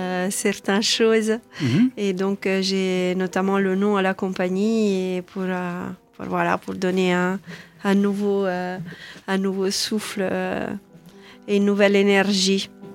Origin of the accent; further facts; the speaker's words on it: Tuscany, Italy; born there; C'est mes racines, oui, c'est mes racines. Je suis née en Toscane.